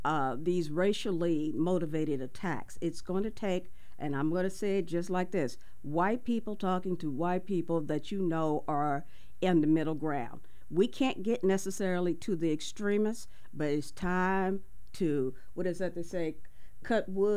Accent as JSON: {"language": "English", "region": "Midwest", "country": "United States", "said": "Well, no, I've heard of cut wood. I'm from the Midwest."}